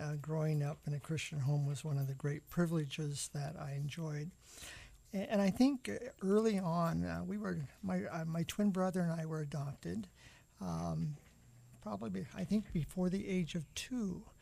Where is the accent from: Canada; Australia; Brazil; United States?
Canada; North Bay, Ontario; also born or lived in Toronto; I grew up in Northern Ontario in a place called North Bay. And it's about 230 miles north of Toronto, the city in which I was born.